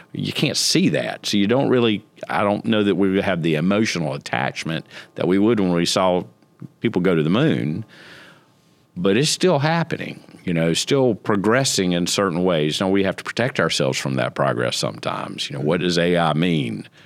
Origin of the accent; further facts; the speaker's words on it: United States; born there; I was born in America, but my ancestors were not.